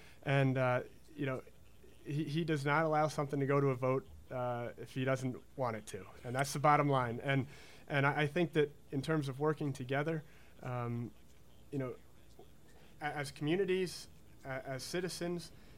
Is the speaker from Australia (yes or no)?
no; Red Hook, New York, United States; I'm a local boy. I grew up in Red Hook, and growing up in a small town really helped me value freedom.